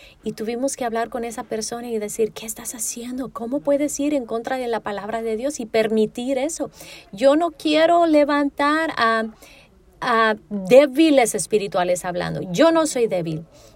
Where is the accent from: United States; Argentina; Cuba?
United States; California; yo parece que soy blanca por fuera, pero soy mexicana por dentro. Yo crecí aquí en California. Yo amo a las personas de esta ciudad.